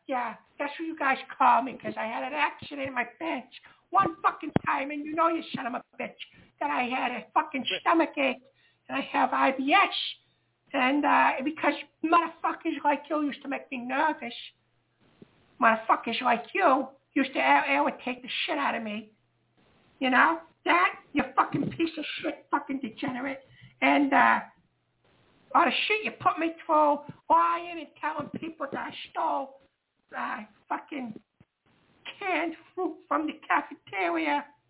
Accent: Boston, Massachusetts, United States; I'm from Boston. When I was a kid, I used to watch the Red Sox with my grandfather.

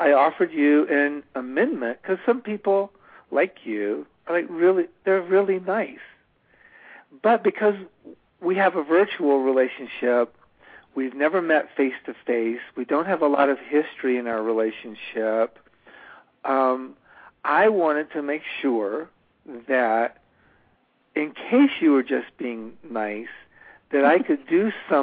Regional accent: the South, United States; You know, I was raised in the South

